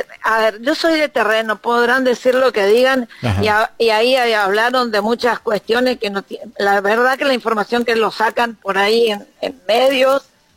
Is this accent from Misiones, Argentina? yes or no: yes; Oberá, Misiones, Argentina; desde chica me crié medio por la zona, Ruta Lucía, Cruce Londero, anduve mucho tiempo por ahí. Sí, soy de allá de la zona también, soy de Oberá, pero anduve mucho.